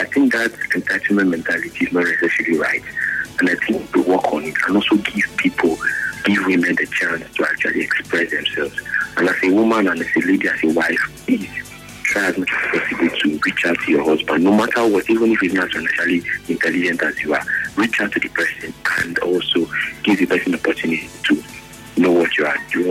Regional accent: Port Harcourt, Rivers, Nigeria; from Port Harcourt.

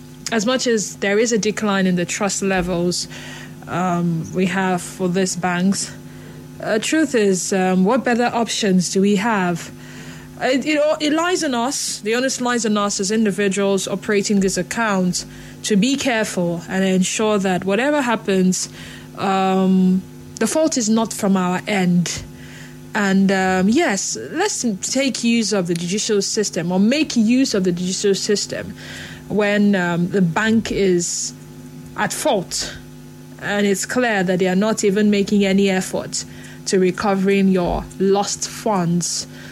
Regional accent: Port Harcourt, Rivers, Nigeria; from Port Harcourt.

